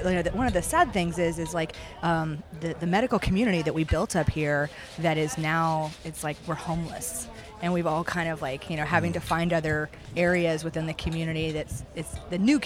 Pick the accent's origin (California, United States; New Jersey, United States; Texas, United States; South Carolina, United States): South Carolina, United States; Charleston; And I'm from the South, from Charleston.